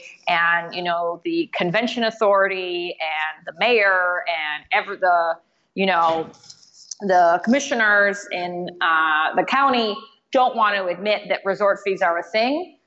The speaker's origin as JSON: {"language": "English", "town": "Detroit", "region": "Michigan", "country": "United States", "said": "I'm originally from Detroit."}